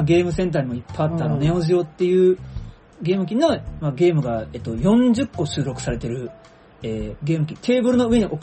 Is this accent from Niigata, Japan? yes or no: no; Nanjo, Okinawa, Japan; 僕の地元南城市の大島という場所ですね、